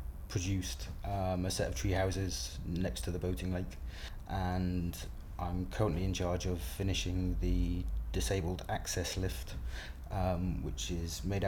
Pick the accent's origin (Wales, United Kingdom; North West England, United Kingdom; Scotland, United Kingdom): North West England, United Kingdom; Audlem; born there; now in London, United Kingdom; I was born the 9th of June 1975. I was born in Audlem in Cheshire in the UK, but I now live in London.